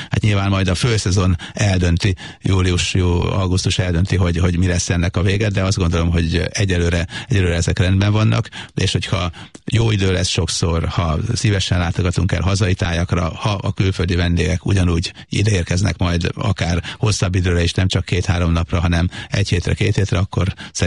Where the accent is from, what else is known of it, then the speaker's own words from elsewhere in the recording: Sopron, Győr-Moson-Sopron, Hungary; born there; Sopronba, ugye szülővárosomba